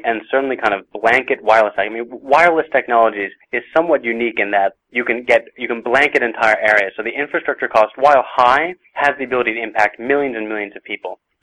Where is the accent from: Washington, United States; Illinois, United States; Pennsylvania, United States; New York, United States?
New York, United States; New York City; And I was growing up in New York City at the time, and so we went off to the kind of Natural History Museum